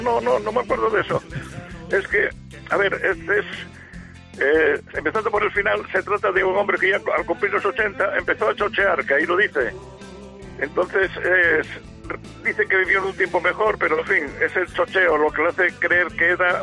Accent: Oviedo, Asturias, Spain; Yo soy de Largallosa, sí.

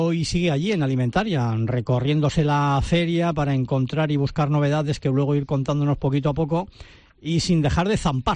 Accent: Basque Country, Spain; Somos muchos los vascos que, por lo menos una vez al año, si no cada dos años, decimos, mira, pues vamos a asegurar este año

